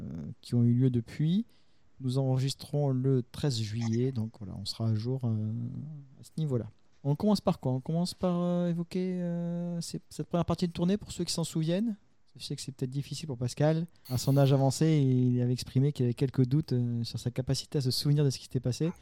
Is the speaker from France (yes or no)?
yes; France; comme on dit, hein, chez nous en France.